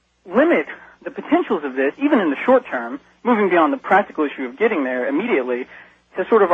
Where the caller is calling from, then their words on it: Florida, United States; And my concern comes because I'm calling from North Florida, and this is a part of the world where we're seeing on a daily basis